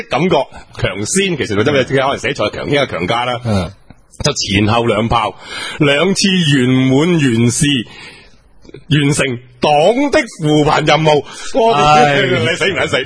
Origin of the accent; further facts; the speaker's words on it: Foshan, Guangdong, China; 所以我佛山人，我唔好食啦。